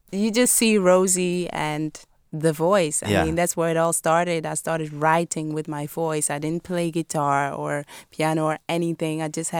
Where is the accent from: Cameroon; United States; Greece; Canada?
Cameroon; And I'm from Cameroon